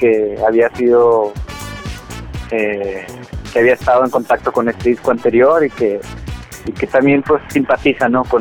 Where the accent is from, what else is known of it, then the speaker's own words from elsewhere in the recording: northern Mexico, Mexico; a donde venimos del norte de México.